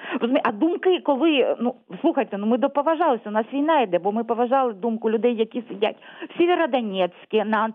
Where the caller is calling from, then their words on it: Luhansk Oblast, Ukraine; Луганщина.